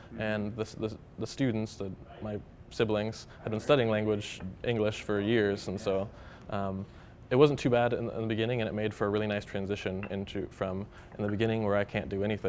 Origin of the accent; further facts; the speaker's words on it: Alaska, United States; growing up in Alaska, most of what we're going to experience if we want to see the world is going to be in print until we're a certain age.